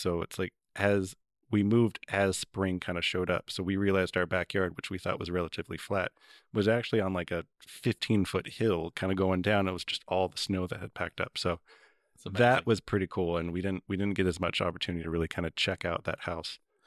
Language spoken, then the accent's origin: English; Houston, Texas, United States; born there; we moved around a lot growing up. So I was born in Houston, Texas, but we were only there for a couple of years.